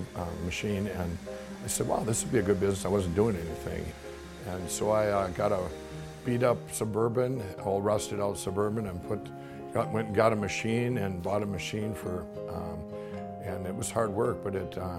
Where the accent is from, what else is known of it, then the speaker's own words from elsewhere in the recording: Chaska, Minnesota, United States; I am from Chaska, Minnesota.